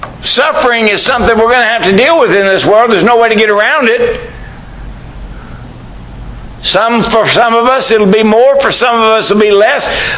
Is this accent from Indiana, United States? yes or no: no; Texas, United States; I mean, we live in South Mississippi. I grew up in South Texas.